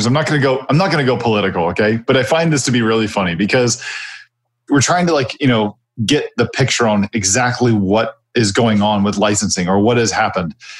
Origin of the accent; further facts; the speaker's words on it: United States; I'm American.